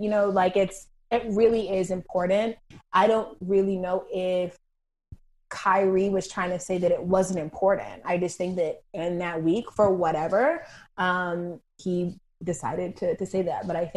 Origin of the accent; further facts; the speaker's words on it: Georgia, United States; I definitely feel like I saw Atlanta sports heyday as I grew up living in Georgia.